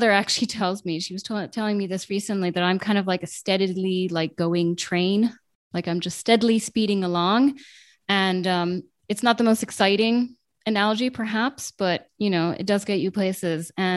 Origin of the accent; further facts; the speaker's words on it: Ireland; As you know, I came from Ireland, and as we both know